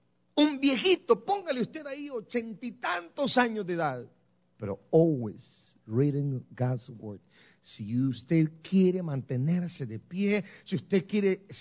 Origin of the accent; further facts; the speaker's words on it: Guatemala; moved away; la Biblia que yo me traje cuando me vine de ilegal de Guatemala, era la Biblia de mi madre